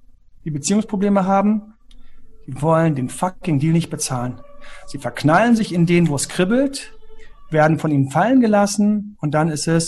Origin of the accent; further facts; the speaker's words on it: Göttingen, Lower Saxony, Germany; born there; meine Eltern sind aus dem Saarland, haben mich in Göttingen bekommen. Dann habe ich dort die schönste Kindergartenzeit gehabt